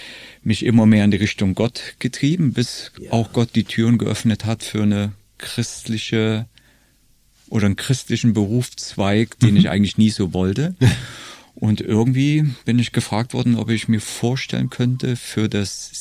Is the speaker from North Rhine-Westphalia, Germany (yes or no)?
no; Thuringia, Germany; Aufgewachsen in Thüringen, also damals noch in der alten DDR. Und wo ich 14 war, kam die Wende. So, ich bin also behutsam im Osten aufgewachsen, aber wusste überhaupt nichts von Gott.